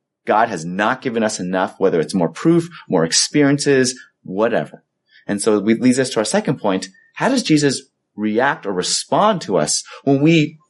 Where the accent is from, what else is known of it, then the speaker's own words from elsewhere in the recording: Los Angeles, California, United States; now in Boston, United States; We know here in New England and Boston, I grew up in Los Angeles, which is farther south, closer to the equator.